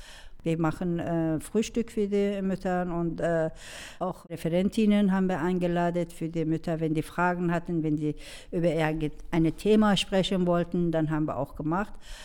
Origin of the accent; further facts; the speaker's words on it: Iran; now in Germany; Afghanische, persische Leute kommen, weil ich komme aus dem Iran.